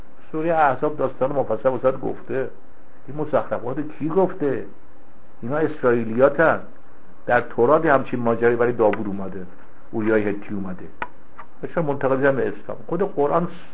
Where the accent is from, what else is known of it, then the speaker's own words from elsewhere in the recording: Hamadan, Iran; یه وقتی من رفتم شهر خودم همدان